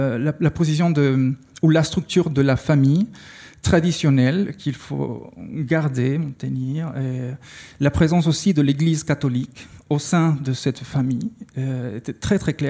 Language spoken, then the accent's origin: French; Costa Rica; French is a second language; moi, je viens du Costa Rica, c'est un pays qui ne produit pas de telenovela